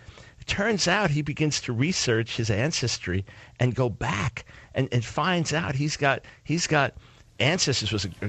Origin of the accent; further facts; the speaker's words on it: New York, United States; I mean, as a New Yorker, As a lifetime Yankee fan, I just want you to know I hurt for you.